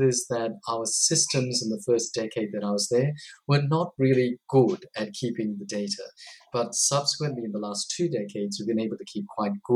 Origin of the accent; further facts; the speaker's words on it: Australia; My parents came to Australia. My father, of course, as a doctor, came here, worked here as a general practitioner. I grew up in Australia, did all my school, most of my school years here, and of course, university at Sydney University.